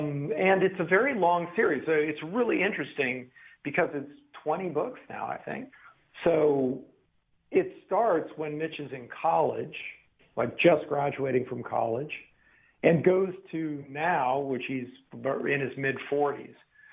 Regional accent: Wyoming, United States; now in Spain; I live in Spain now, but I'm from Wyoming.

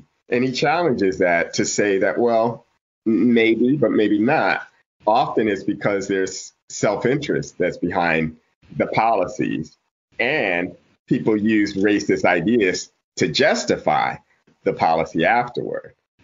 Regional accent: Toledo, Ohio, United States; And what I grew up in, well, I'm from Toledo.

